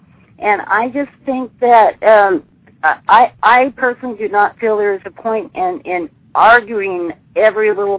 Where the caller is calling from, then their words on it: Washington, United States; I live way up in Washington State